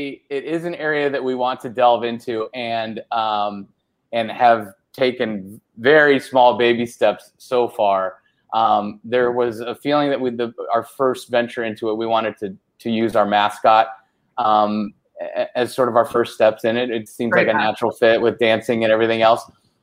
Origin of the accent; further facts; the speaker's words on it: California, United States; And I grew up in Orange County.